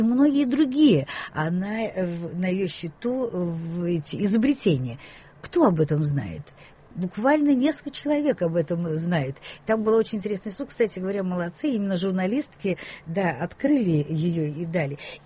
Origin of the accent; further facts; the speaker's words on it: Perm, Perm Krai, Russia; даже в собственном, в родном городе, речь идет о Перми